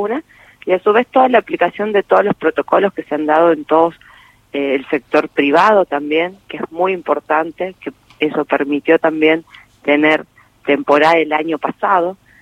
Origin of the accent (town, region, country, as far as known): Argentina